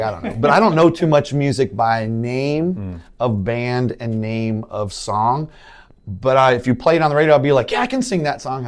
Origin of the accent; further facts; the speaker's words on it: Las Vegas, Nevada, United States; also born or lived in Arizona; You know, I grew up in Las Vegas. I moved there in 74, and it only was established in the 50s.